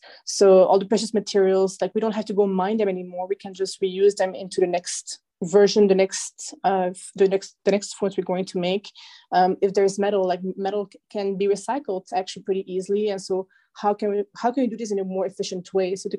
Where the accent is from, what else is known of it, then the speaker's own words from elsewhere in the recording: Belgium; also born or lived in China; I was raised in Belgium, and for the last 8 years, I was living in China